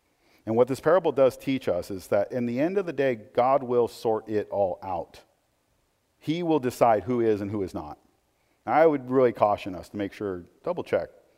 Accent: Portland, United States; See, I grew up in Portland, and I'm not going to say there was ever a time in Portland I would go, oh, that was, you know, it's the most beautiful city in the world.

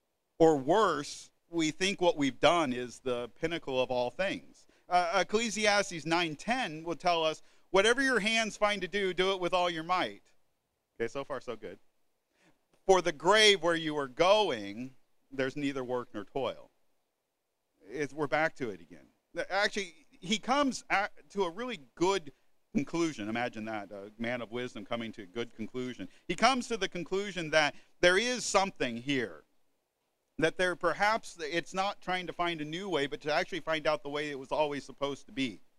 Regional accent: Portland, Oregon, United States; I know that might not sound like that big of an achievement, but I grew up in Portland.

